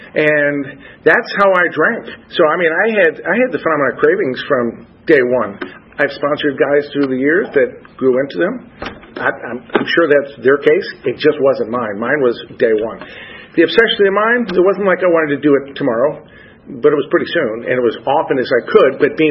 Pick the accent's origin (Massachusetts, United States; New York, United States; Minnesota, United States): New York, United States; Syracuse; born there; I was born in Syracuse, New York, of an athletic Italian-American family.